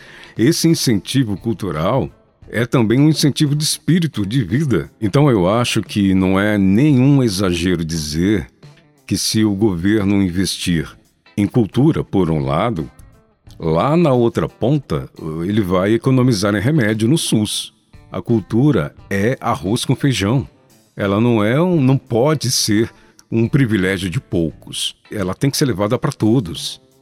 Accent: Minas Gerais, Brazil; eu me mudei para Franca, no interior de São Paulo, muito pequeno ainda. E sempre que eu viajava para Paiús, que é a minha cidade natal

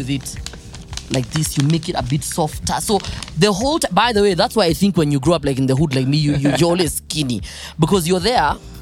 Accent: Kawangware, Nairobi, Kenya; Growing up in Kawangware here, we used.

